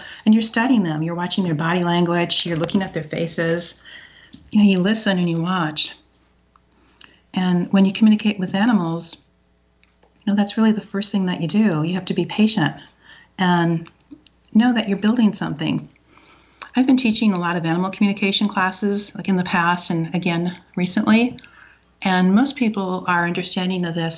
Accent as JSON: {"language": "English", "region": "Michigan", "country": "United States", "tie": "born or raised there", "said": "When I was growing up in Michigan, we had, you know, dogs and cats and hamsters and turtles and all kinds of animals"}